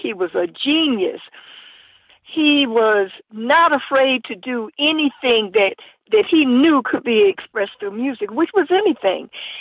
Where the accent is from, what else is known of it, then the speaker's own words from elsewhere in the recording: Buffalo, New York, United States; I'm from Buffalo, New York originally.